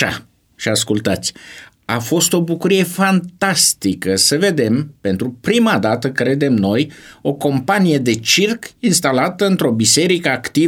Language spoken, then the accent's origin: Romanian; Suceava, Suceava County, Romania; în Suceava, mea natală.